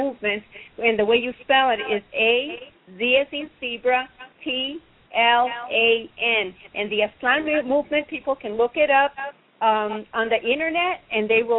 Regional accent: Douglas, Arizona, United States; Yes, I'm a United States citizen with Mexican ancestry. I was born and raised in Douglas, Arizona.

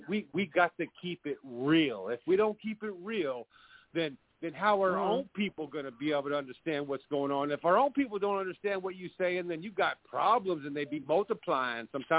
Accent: California, United States; I'm from California

